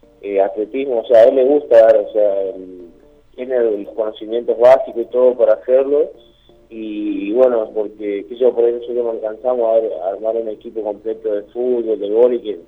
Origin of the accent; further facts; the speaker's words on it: La Vanguardia, Argentina; yo soy de La Sarita, un pueblito todavía un poquito más al norte.